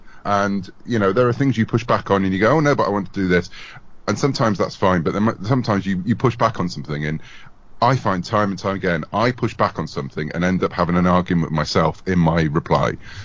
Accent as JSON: {"language": "English", "country": "United Kingdom", "said": "you probably tell from my accent, I either belong to the Empire or I'm British."}